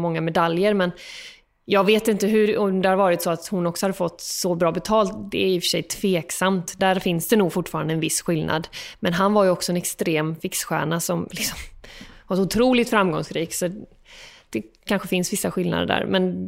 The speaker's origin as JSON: {"language": "Swedish", "region": "Småland", "country": "Sweden", "said": "Försöker hälsa på henne när jag är hemma i Småland."}